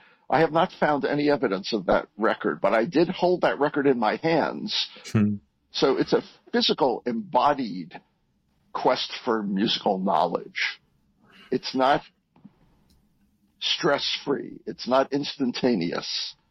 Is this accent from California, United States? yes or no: no; New York City, New York, United States; and he and I grew up in New York City around the same time.